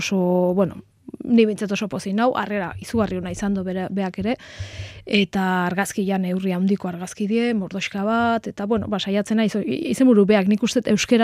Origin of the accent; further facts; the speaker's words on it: Basque Country, Spain; now in Navarre, Spain; gipuzkoarra naiz, Nafarron bizi naiz